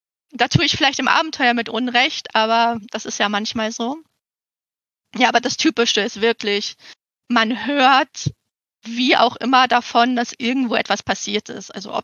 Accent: Hamburg, Germany; Als Hamburger kann ich immer noch sagen, unsere Elbphilharmonie ist jetzt wenigstens mal fertig.

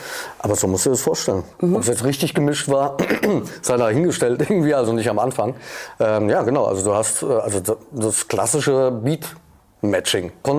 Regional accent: Frankfurt, Hesse, Germany; accent: Frankfurt dialect; das ist eigentlich meine Muttersprache. Frankfurterisch. Nicht Deutsch, sondern Frankfurterisch. Und also geboren in Frankfurt.

